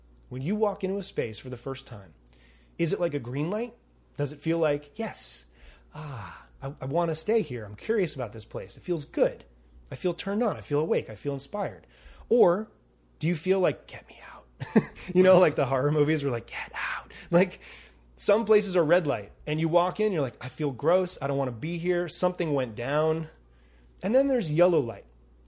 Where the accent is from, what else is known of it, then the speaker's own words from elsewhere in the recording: New York, United States; But to be honest, I have this skeptical brain. I'm from New York. So I'm open, but I'm skeptical.